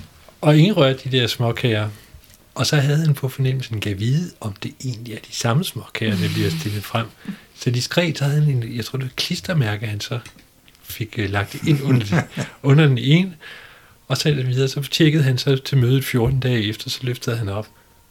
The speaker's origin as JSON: {"language": "Danish", "region": "Jutland", "country": "Denmark", "said": "Vi kommer fra Jylland."}